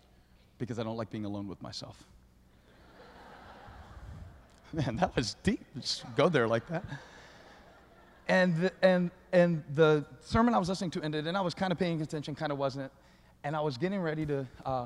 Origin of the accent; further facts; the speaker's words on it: Charlotte, North Carolina, United States; So I came from Charlotte, North Carolina with an invitation.